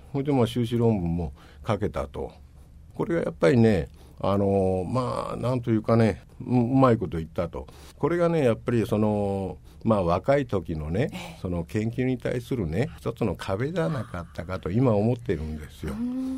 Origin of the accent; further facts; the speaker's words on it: Oita, Japan; まあ私は高校までは大分県の高校出身なんですけどね